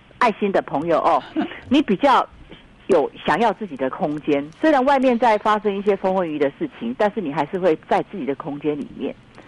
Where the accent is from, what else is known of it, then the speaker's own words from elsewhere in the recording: Taiwan; 因为我们台湾人真的很善良